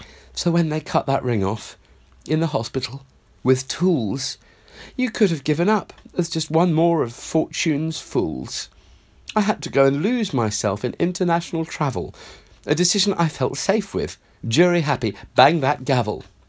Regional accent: Ireland; Is it because we're Irish Catholic?

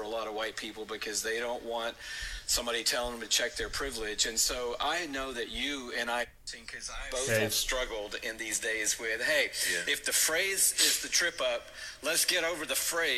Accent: Atlanta, Georgia, United States; born there; when I was born, the day I was born on Boulevard at Georgia Baptist Hospital in 1958, black people did not have equal rights in this city.

